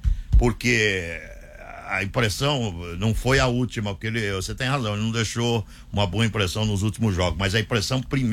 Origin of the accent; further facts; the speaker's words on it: Brazil; Sou jornalista brasileiro, não sou de Quito.